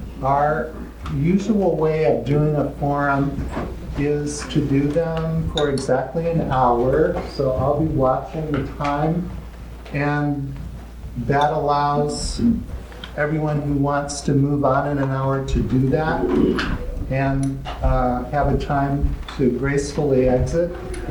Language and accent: English; Minnesota, United States; I grew up Lutheran in Minnesota, went to St. Olaf College and Pacific Lutheran Theological Seminary in Berkeley